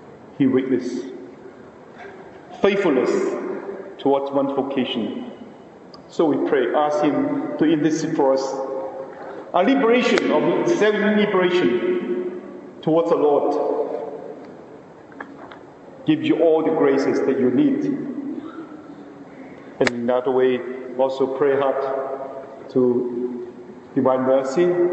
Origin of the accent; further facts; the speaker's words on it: China; English is a second language; I just called out loudly with Italian because I know Italian. I told him, I come from China.